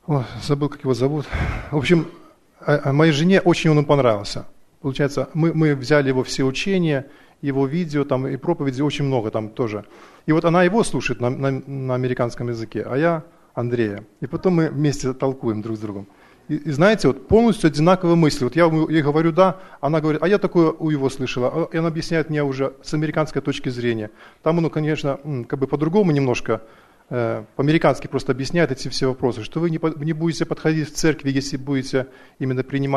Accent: Portland, United States; я из Портленда.

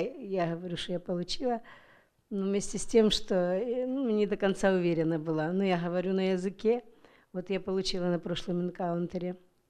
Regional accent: Tacoma, Washington, United States; я из Такомы.

